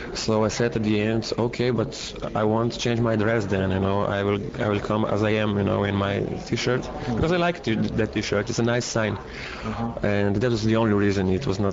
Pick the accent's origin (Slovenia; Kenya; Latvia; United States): Slovenia; Tolmin; this film was shot in my hometown, in Tolmin. It's very close to the Italian border.